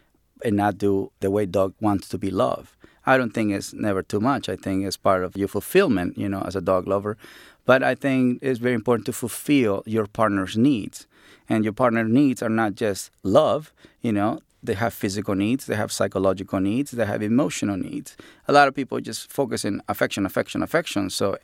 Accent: Mexico; The dog doesn't know that I'm from Mexico.

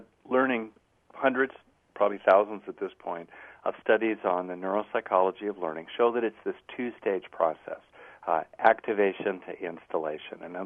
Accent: California, United States; You know, I'm from California, basically, mo better.

